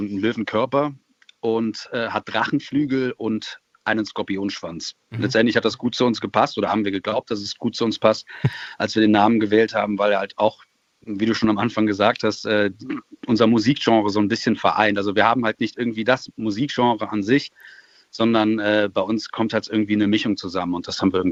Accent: North Rhine-Westphalia, Germany; Wir kommen eigentlich aus dem Kreis Düren, wenn man es so nimmt. Das ist zwischen Köln und Aachen, näher an Aachen als an Köln.

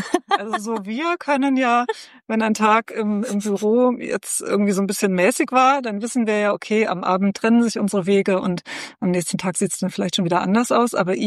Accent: North Germany, Germany; Ja, ich bin ja im Norden aufgewachsen.

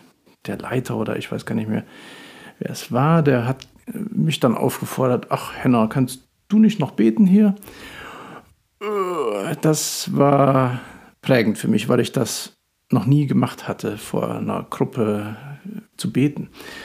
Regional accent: Eiserfeld, North Rhine-Westphalia, Germany; ich komme aus Eiserfeld und ja, da bin ich musikalisch halt schon groß geworden.

